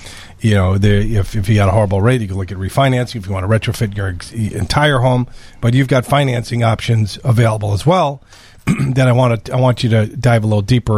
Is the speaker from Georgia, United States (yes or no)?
no; Schaumburg, Illinois, United States; Knucklehead, I'm from Schaumburg.